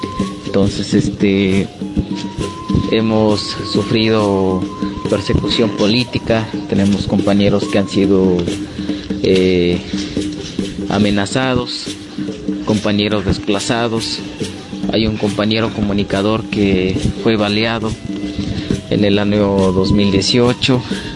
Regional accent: Coyolapa, Puebla, Mexico; Soy originario de Coyolapa, Soquitlán, Puebla, en la Sierra Negra de Puebla.

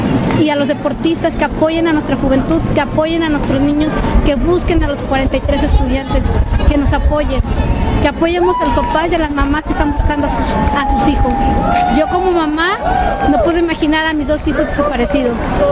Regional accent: Puebla, Mexico; now in New York, United States; soy mexicana y soy de la ciudad de Puebla.

